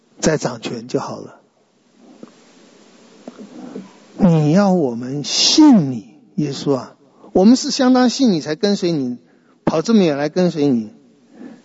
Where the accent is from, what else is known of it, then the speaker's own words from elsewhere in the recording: Taiwan; 我看我们台湾的假可能是天下最多的，但是我们台湾人的累也是天下最多的。